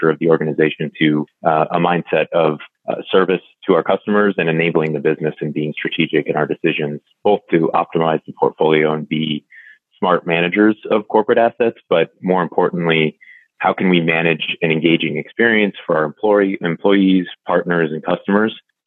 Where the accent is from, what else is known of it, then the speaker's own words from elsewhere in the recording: Ithaca, New York, United States; I grew up in Ithaca and went to Cornell for undergrad. Yeah. So you and I are one of the many exports of upstate New York.